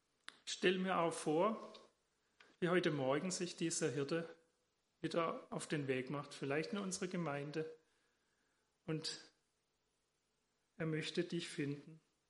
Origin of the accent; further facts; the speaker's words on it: Baden-Württemberg, Germany; und auch hier Schwäbische Alb, oder wo ich groß geworden bin, in den Rand vom Schwarzwald, wo ich und meine Eltern lange lebten.